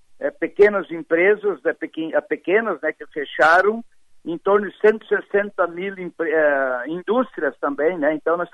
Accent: Modelo, Santa Catarina, Brazil; also born or lived in Chapecó; now in Maravilha, Brazil; A cidade natal, eu nasci em Chapecó, mas me criei em Modelo e resido em Maravilha, de uma cidade aí pequena, de 30 mil habitantes.

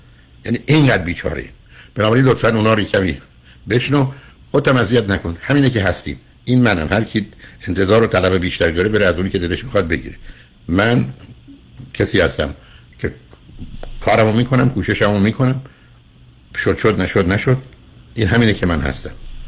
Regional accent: Shiraz, Fars, Iran; من خب میدونی شیرازی هستم و تو شیراز بزرگ شدم، حداقل تا کلاس 10.

